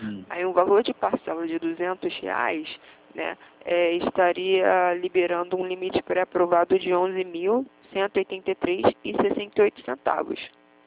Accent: Rio de Janeiro, Brazil; eu falo do Rio, sou do Rio

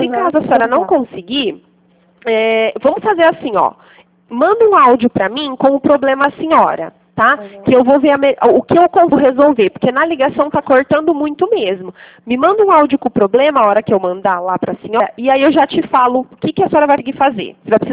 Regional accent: São Paulo, Brazil; Eu sou do interior de São Paulo

